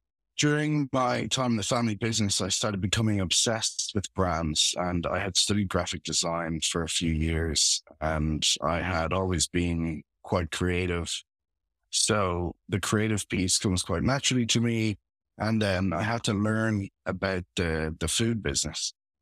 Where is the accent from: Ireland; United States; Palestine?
Ireland; Dublin, Leinster; I am a child of an agriculture family. I grew up in North County Dublin in Ireland.